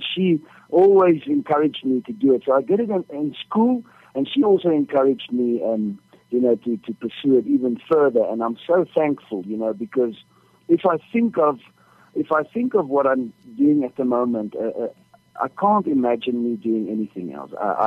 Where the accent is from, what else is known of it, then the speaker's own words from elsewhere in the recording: Free State, South Africa; also born or lived in Cape Town / Pretoria; You know, I grew up in the Free State, but at that time, we were actually living in the Strand in Cape Town.